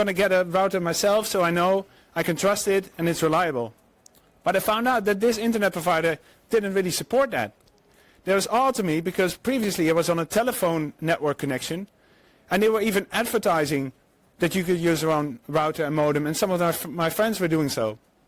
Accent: Netherlands; English is a second language; Even though I'm from the Netherlands, I care about this, I can do in Dutch.

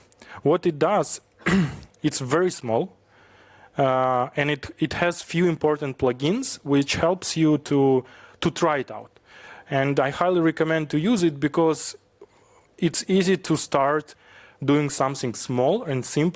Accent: Ukraine; English is a second language; now in Vienna, Austria; I'm from Ukraine. Now living in Vienna, in Austria.

